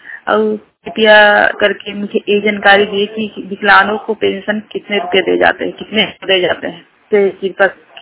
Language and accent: Hindi; Ravan, Chhattisgarh, India; मैं ग्राम रावण की रहने वाली हूँ, जिला बलौदाबाजार, पोस्ट रावण, थाना सुहेला, विकास खंड सिंगा।